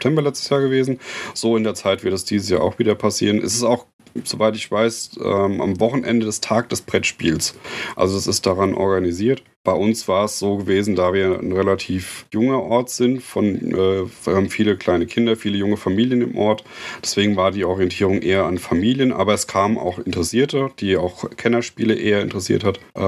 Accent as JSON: {"language": "German", "town": "Groß-Krotzenburg", "region": "Hesse", "country": "Germany", "said": "Also ich komme aus Groß-Krotzenburg. Das ist... Das ist in der Nähe, das ist im Prinzip in der Mitte zwischen Aschaffenburg und Frankfurt. Also man fährt von beiden Städten eine halbe Stunde ungefähr."}